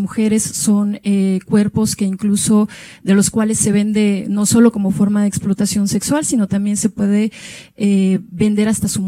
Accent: Oaxaca, Mexico; yo soy del Istmo de Tehuantepec en Oaxaca

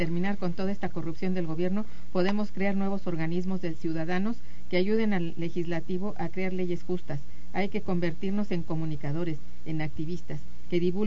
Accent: Mexico; no somos todos los mexicanos.

